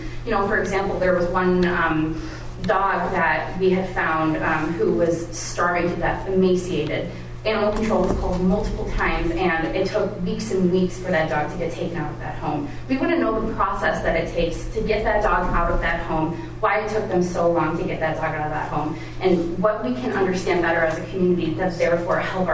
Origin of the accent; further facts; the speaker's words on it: Chicago, Illinois, United States; also born or lived in St. Louis; I'm from the Midwest. I grew up in Chicago, lived in St. Louis.